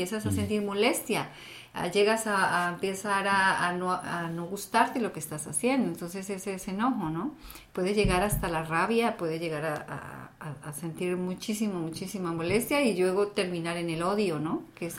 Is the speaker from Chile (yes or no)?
no; Colombia; Sí, soy colombiana, y hay muchos lugares hermosos allá